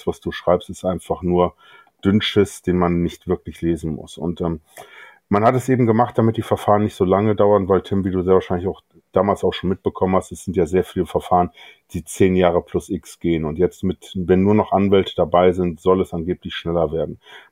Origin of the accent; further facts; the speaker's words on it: Rhineland, Germany; ich bin sozusagen ein Kind des Rheinlandes, hier aufgewachsen, Bankausbildung gemacht